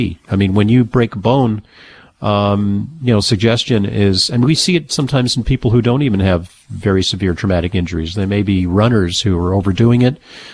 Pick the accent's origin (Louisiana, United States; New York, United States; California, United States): New York, United States; New York City; let's take a call now from Amelia, who's in my hometown. She's in New York City.